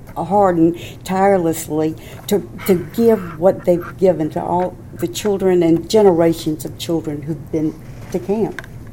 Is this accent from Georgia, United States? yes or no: yes; Augusta, Georgia, United States; I'm originally from Augusta, but my daddy was from Charleston, and the majority of my family lives in Charleston. … … all family.